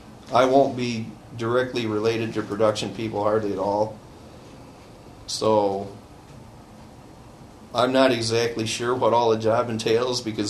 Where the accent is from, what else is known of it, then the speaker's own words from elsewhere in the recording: Detroit, Michigan, United States; I guess after growing up in Detroit and after the riots, seeing how the whole attitude changed down there, one reason I won't live in Detroit is the people's attitudes.